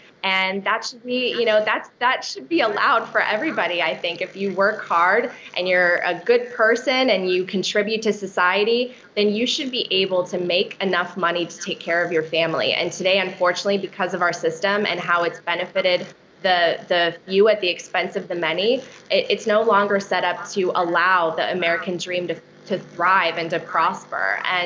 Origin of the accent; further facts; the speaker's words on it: Poland; now in United States; It's the reason my parents came here from a communist country. I'm from Poland. My family came here for the American dream